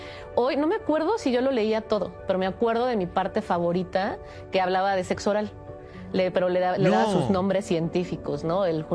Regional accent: Mexico City, Mexico; Yo soy de la Ciudad de México.

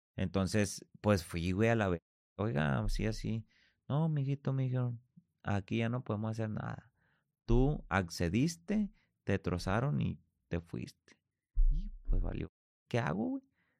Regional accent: Culiacán, Sinaloa, Mexico; moved away; Como aquí yo y mi familia, la neta, nosotros nos salimos de Culiacán, güey, con un compromiso familiar primero.

